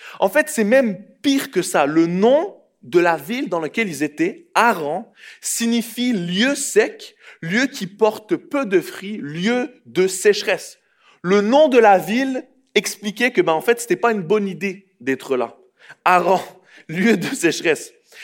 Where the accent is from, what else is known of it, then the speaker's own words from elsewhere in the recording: Switzerland; moved away as an adult; now in Canada; Je viens de la Suisse, l'aventure canadienne. Moi, je viens d'un petit pays, la Suisse.